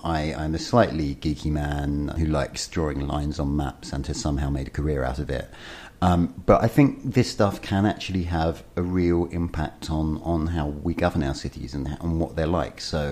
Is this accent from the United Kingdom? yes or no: yes; Romford, London, United Kingdom; So I grew up in Romford, which has a very strong idea of an Essex identity, and so probably doesn't think of itself as London.